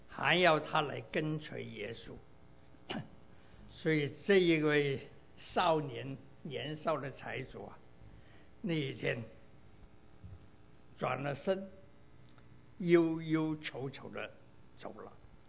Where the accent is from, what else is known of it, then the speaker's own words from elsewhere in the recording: Guangdong, China; 所以我们广东人呢，就说矮仔多改